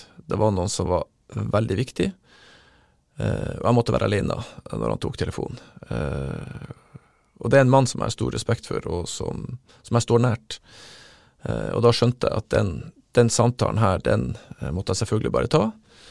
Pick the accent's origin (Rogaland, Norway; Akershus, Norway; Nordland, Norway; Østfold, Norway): Nordland, Norway; Lødingen; hjemme på Lødingen, der jeg vokste opp